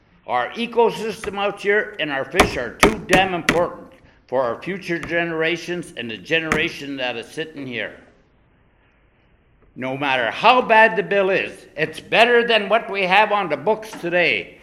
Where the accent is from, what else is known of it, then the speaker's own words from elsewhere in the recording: Dillingham, Alaska, United States; I'm born and raised in Dillingham. I've been involved in the fishery as a captain since I was 14.